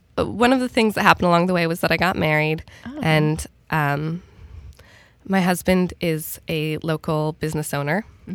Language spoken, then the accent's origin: English; Denver, Colorado, United States; I grew up in Denver, Colorado.